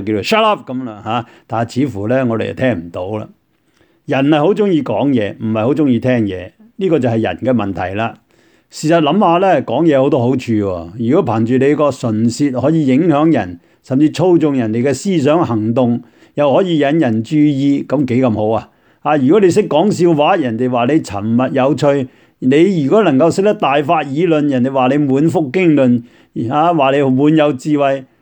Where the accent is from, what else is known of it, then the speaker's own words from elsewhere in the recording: Guangdong, China; 我哋广东人叫做盐蛇。